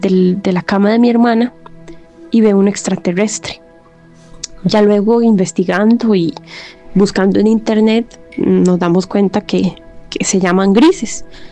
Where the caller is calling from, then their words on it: Cartago, Costa Rica; Soy de Cartago, Costa Rica, y los escucho todas las noches